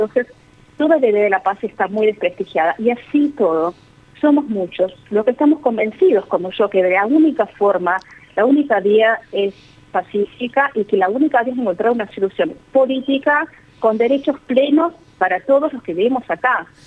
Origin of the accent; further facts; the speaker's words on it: France; Toda mi vida crecí desde el exilio en Francia